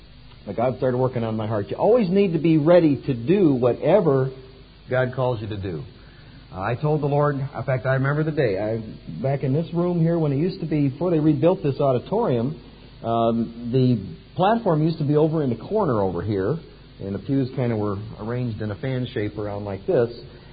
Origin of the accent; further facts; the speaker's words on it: United States; moved away as an adult; now in Russia; About 10 years ago, I was living comfortably as an American. Never thought I was going to leave the United States.